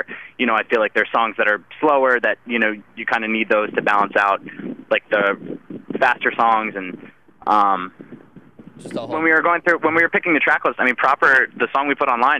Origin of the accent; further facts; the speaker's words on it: Philadelphia, Pennsylvania, United States; No, dude, I'm from Philadelphia. I can take anything.